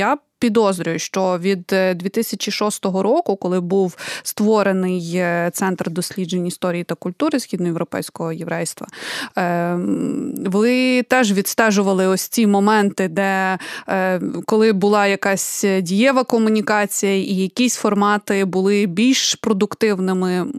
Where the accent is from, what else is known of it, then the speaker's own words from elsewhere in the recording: Kyiv, Ukraine; Я народилася і виросла в Києві